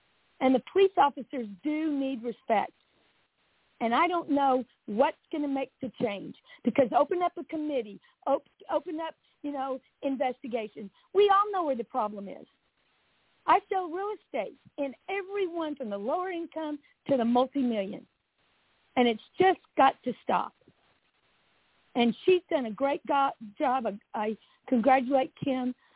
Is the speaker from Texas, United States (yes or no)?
yes; San Antonio, Texas, United States; also born or lived in Austin / Houston; now in Fort Worth, United States; I was born and raised in San Antonio, lived in Austin, lived in Houston, now in Fort Worth